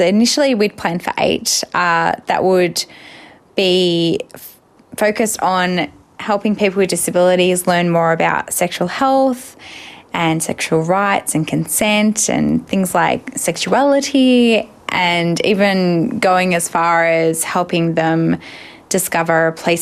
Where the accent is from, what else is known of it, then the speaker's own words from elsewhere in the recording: Melbourne, Victoria, Australia; from Metro Melbourne, and I'm 30 years old